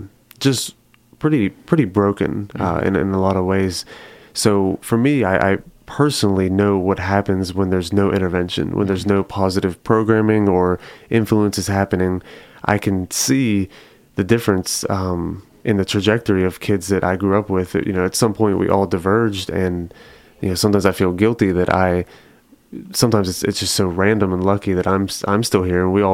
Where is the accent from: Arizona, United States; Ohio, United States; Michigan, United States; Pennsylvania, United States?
Pennsylvania, United States; Originally, I'm from a small town near Pittsburgh, Pennsylvania. Mm-hmm. And so it was the projects, you know, Section 8 housing, and just a lot of bad influences and not a lot of good stuff happening.